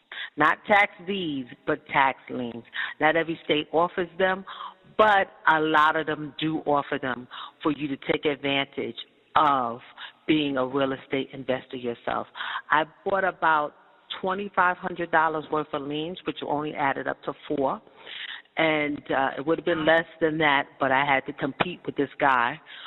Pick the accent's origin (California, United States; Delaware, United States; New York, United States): New York, United States; Please note that I did not do that in my home state of New York City.